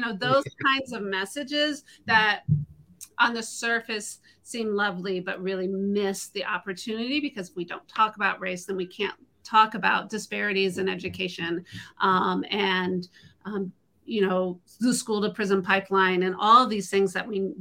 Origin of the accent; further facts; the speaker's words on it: Dallas, Texas, United States; also born or lived in Iowa; I was born in Iowa, but I grew up in Texas in the Dallas area, a suburb of Dallas.